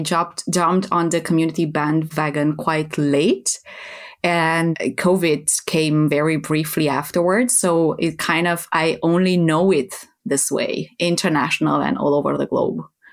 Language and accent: English; Romania; English is a second language; now in Netherlands; I live in the Netherlands. I am originally from Romania, from Eastern Europe, and been doing a bit of traveling and living around Europe for the past 10 years before settling in this beautiful country.